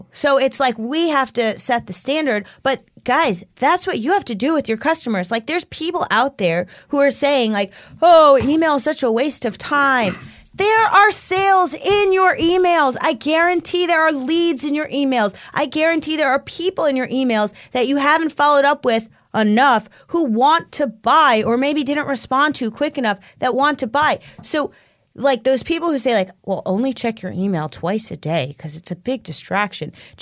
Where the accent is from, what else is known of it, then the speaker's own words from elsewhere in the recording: New York, United States; for me, it's like a virtue of growing up in New York.